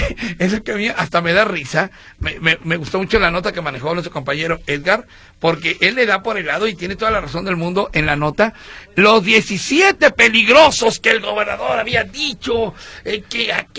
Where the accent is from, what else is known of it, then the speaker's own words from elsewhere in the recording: Donato Guerra, Durango, Mexico; born there; nací a 40 kilómetros del lugar donde nació Pancho Villa. Él nació en La Coyotada, San Juan del Río, Durango. Y yo nací en Donato Guerra, en Durango.